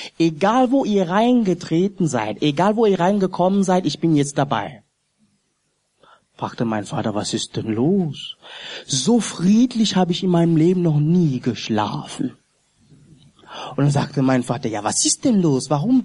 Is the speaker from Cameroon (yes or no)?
yes; Cameroon; German is a second language; Aber er kommt ja aus Kamerun, wir kommen alle aus Kamerun.